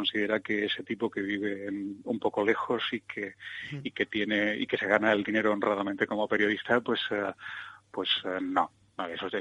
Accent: Seville, Andalusia, Spain; yo trabajé muy activamente cuando vivía en Sevilla, yo soy sevillano de origen.

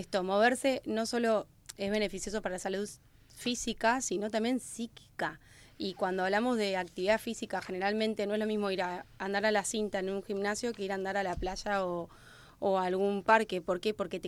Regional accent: Argentina; moved away; yo noto mi acento, soy argentina, hace 5 años que vivo acá

